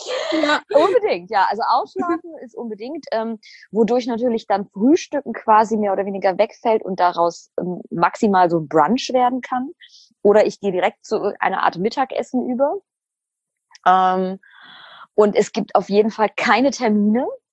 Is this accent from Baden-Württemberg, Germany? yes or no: yes; Mannheim, Baden-Württemberg, Germany; Also ich komme ja hier aus Mannheim, wir haben ja die Pfalz vor der Haustür quasi